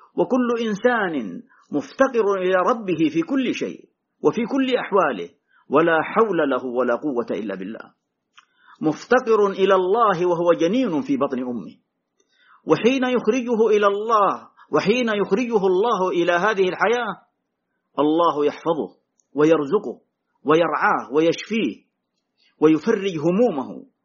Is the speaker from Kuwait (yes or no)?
no; Saudi Arabia; اللهم احفظنا بحفظك واحفظ بلادنا المملكة العربية السعودية من كل بلاء وفتنة